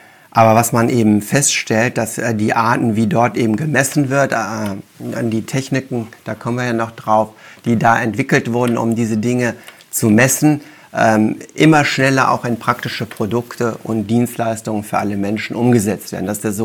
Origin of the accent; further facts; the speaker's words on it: Wuppertal, North Rhine-Westphalia, Germany; ich bin ja in Wuppertal geboren und habe da Abi gemacht, habe dann Physik studiert in München und Paris